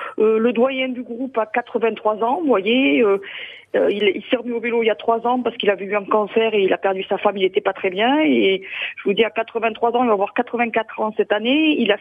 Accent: Agen, Nouvelle-Aquitaine, France; Moi, comme je suis d'Agen

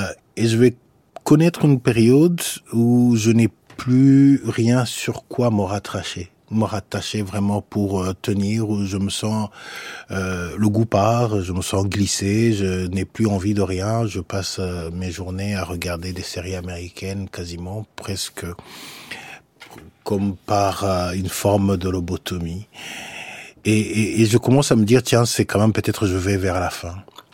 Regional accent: Rwanda; moved away; Moi, je suis parti du Rwanda dans des conditions assez confortables

